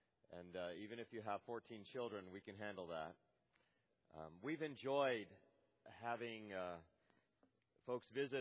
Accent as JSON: {"language": "English", "town": "Elizabeth", "region": "Colorado", "country": "United States", "said": "We come from Denver, Colorado area, down in Elizabeth."}